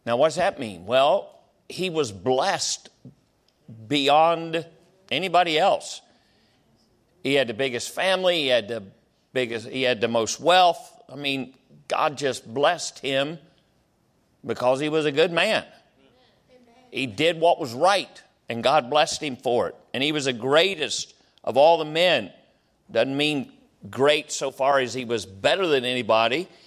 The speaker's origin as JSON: {"language": "English", "region": "West Virginia", "country": "United States", "said": "All right, I'm from West Virginia. That just doesn't sound right to me."}